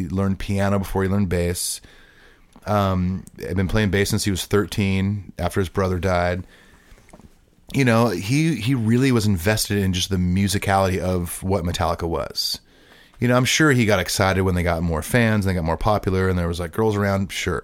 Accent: California, United States; but I'm from Southern California, and I can tell you that everyone outside of California thinks, like, oh, California, it's like sunshine, rainbows

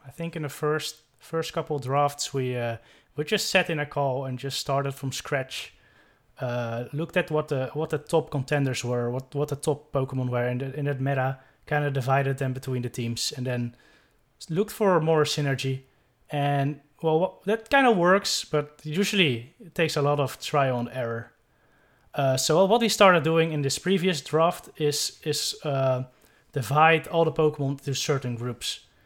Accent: Netherlands; English is a second language; No, I'm from the Netherlands.

